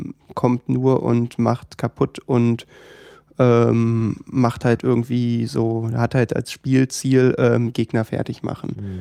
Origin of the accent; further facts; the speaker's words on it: Berlin, Germany; nee, ich bin hier in Berlin geboren.